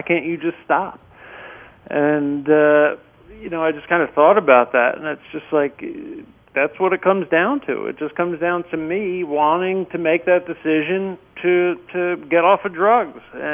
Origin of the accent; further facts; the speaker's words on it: New Jersey, United States; moved away; born and raised in New Jersey, and all of my family and everybody was up there